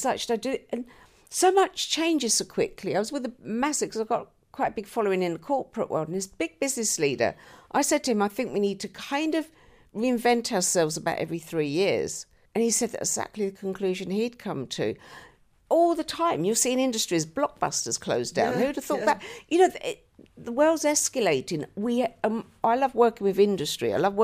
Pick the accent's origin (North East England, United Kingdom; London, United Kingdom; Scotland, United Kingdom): London, United Kingdom; Notting Hill, Ladbroke Grove. But my nan was in the East End and she read the tea leaves.